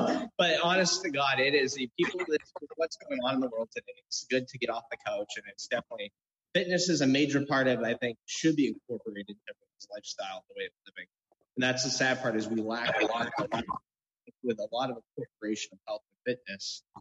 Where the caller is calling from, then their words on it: Epping, New Hampshire, United States; Epping, New Hampshire.